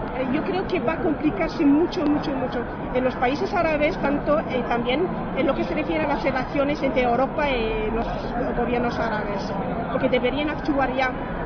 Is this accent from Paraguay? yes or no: no; Algeria; Spanish is a second language; soy argelina.